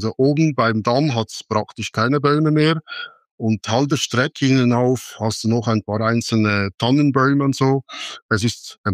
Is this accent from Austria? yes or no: no; Visp, Valais, Switzerland; Ich bin in Visp aufgewachsen. Das ist, was soll ich sagen, etwa 20, 30 Autominuten, je nach Fahrweise, von dieser Staumauer entfernt.